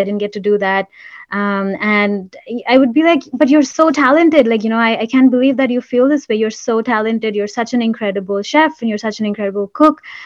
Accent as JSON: {"language": "English", "country": "India", "tie": "born or raised there", "said": "I was living in the house, the same house that I grew up in India."}